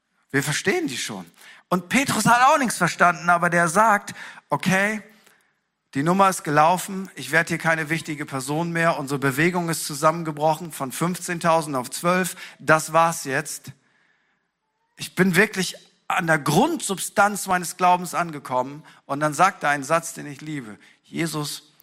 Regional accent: Northern Germany, Germany; ich bin ein freier Friese. Das ist mein Stamm. Ich komme vom Stamm der Friesen.

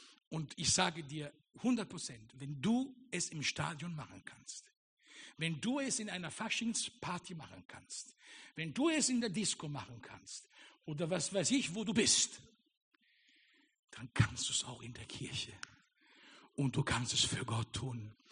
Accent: Italy; Lass es dir nicht als Pastor sagen, sondern als Italiener.

